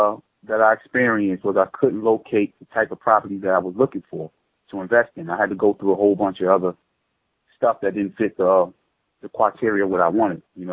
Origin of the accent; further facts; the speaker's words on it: New York City, New York, United States; I'm from New York City. I'm 31 years old